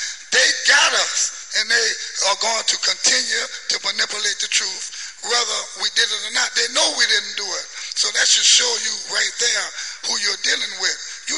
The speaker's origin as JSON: {"language": "English", "region": "Louisiana", "country": "United States", "said": "I'm from Louisiana."}